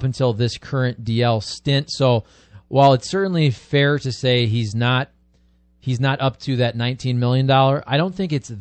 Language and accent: English; Ohio, United States; so I'm coming from Ohio